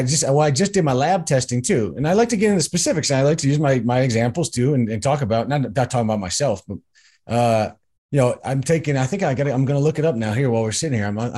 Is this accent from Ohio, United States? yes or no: yes; Cleveland, Ohio, United States; I remember in growing up in Cleveland, we used to drive to, especially when they banned ephedra in Ohio, we drove to Pennsylvania